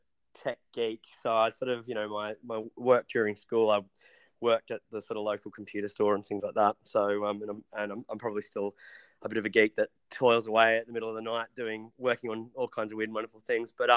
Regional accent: Sydney, New South Wales, Australia; now in Brisbane, Australia; I've spent some time in Sydney. I grew up in Sydney.

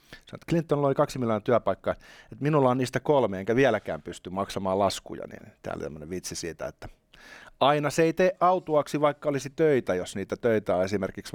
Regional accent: Espoo, Uusimaa, Finland; Itse olen Espoosta.

